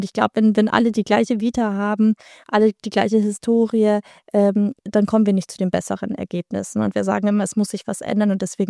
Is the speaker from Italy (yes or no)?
no; Bavaria, Germany; ich komme aus Bayern.